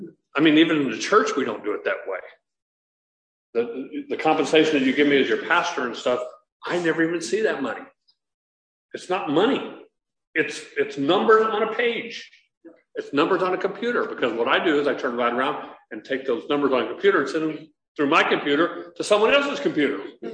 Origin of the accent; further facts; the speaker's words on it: Chandler, United States; I grew up in Chandler, old army town and stuff like that. Doesn't look like that anymore, but farming town.